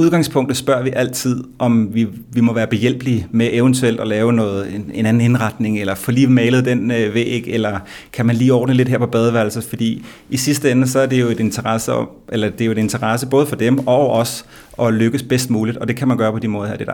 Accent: Tårnby, Capital Region, Denmark; jeg er jo født og opvokset i Tårnby, og jeg rykkede jo til Sundby, boede en lejlighed derinde, fandt min kone, Pernille, været sammen mange år, og vi fandt så et lille hus, kom tilbage til Tårnby

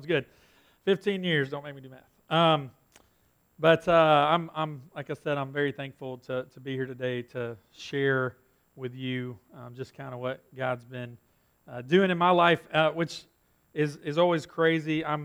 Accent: Whitesburg, Georgia, United States; I am honored to be sharing with you all today. I am from Whitesburg, Georgia. It's just across the state line on I-20 as you're headed to Atlanta

